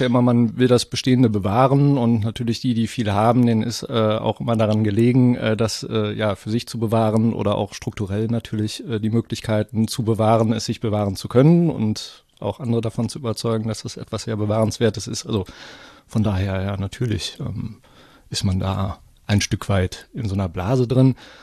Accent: Korschenbroich, North Rhine-Westphalia, Germany; Also ich bin ja zunächst mal in Korschenbruch aufgewachsen.

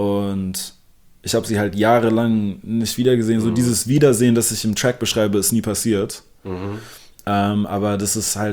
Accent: Berlin, Germany; ich bin halt nicht in Compton aufgewachsen, sondern in Berlin.

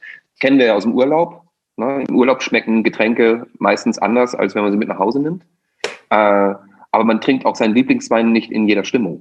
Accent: Austria; Ich bin Ösi, ja. Das heißt also, sprich, ich bin auch in einer Region durchaus groß geworden, wo es eben die Heurigen gibt.

